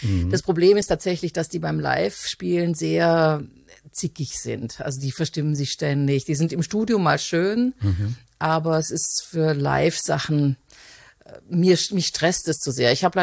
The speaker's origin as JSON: {"language": "German", "town": "Konstanz", "region": "Baden-Württemberg", "country": "Germany", "tie": "born or raised there", "said": "ich bin ursprünglich aus Konstanz. Und mein Vater kommt aus England, aus Liverpool"}